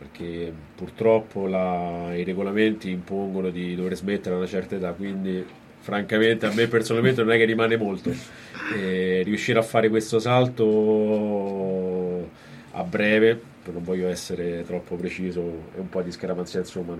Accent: Egypt; sono egiziano.

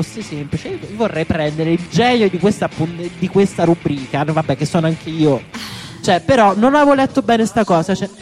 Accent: Lazio, Italy; Io sono laziale, quindi ogni tanto qualche sfonnone mi esce.

